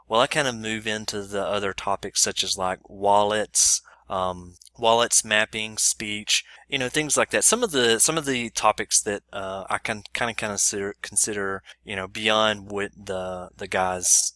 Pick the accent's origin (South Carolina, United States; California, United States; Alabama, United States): Alabama, United States; So obviously from my wonderful accent, people are always wondering, where's this guy from? And so I always start off with, I'm from Alabama.